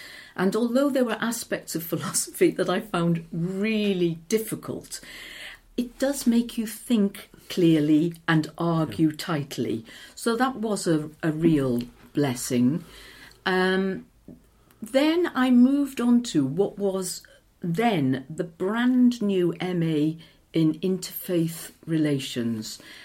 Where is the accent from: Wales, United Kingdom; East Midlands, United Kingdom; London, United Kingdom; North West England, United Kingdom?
Wales, United Kingdom; Cardiff; My first school, my first school was a little preparatory school in what's now Riverside, I think.